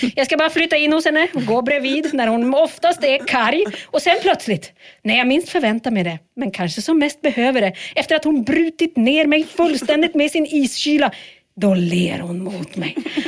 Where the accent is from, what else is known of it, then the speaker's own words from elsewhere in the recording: Sweden; Vi är ju ändå svenskar, menar jag.